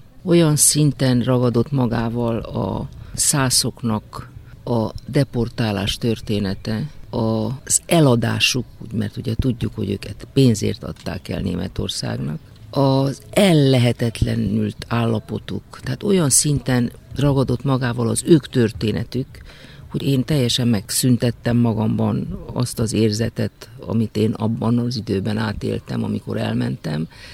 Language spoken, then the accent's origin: Hungarian; Hungary; first language Hungarian; én nem szüntem meg magyarnak lenni, és soha nem fogok megszűnni magyarnak lenni. Magyar a nevem, magyar az anyanyelvem, és bárhova megyek, én úgy érzem, hogy a magyarokat képviselem, mert magyar vagyok.